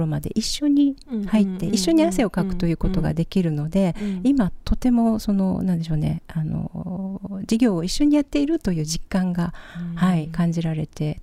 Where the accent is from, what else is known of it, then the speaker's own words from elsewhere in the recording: Oita, Japan; also born or lived in Tokyo; now in Okinawa, Japan; 沖縄来て15年目、九州大分で育っております。で、東京で長く仕事をしていたんですけれども、沖縄に来て